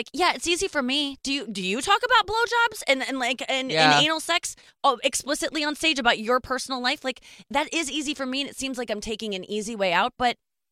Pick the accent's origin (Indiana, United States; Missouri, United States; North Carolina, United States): Missouri, United States; St. Louis; We're both from St. Louis.